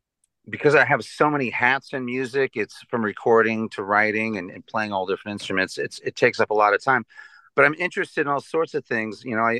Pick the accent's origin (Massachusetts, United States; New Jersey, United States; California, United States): California, United States; also born or lived in Olympia, United States; And growing up in California on the radio, like I said